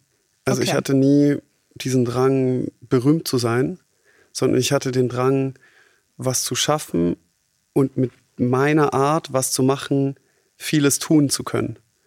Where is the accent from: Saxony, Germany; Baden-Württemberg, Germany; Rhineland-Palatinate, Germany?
Baden-Württemberg, Germany; born there; now in Berlin, Germany; Ja, ich lebe in Berlin. Mhm. Und ja, ich bin auch Schwabe, aber ich bin auch nicht Schwabe, weil ich zwar hier geboren bin, aber meine Eltern, also ich bin trotzdem ein Neigschmeckter.